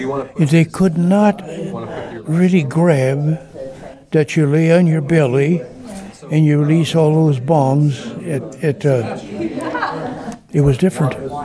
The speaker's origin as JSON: {"language": "English", "town": "St. Paul", "region": "Minnesota", "country": "United States", "tie": "born or raised there", "said": "I was born and raised in St. Paul on the east side by Lake Phelan. Grew up there, went to high school there, and then the war broke out."}